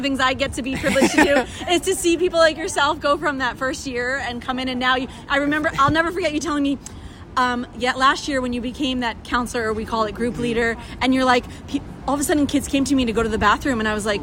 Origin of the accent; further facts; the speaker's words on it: Fair Lawn, New Jersey, United States; my week back in my hometown of Fairlawn and in New York, New Jersey area